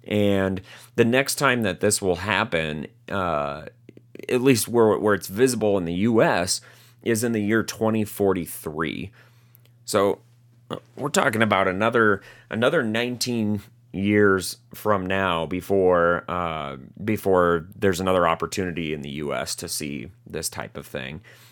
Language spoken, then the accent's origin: English; Wisconsin, United States; I'm from Wisconsin, which has some of the most difficult city and town names to pronounce.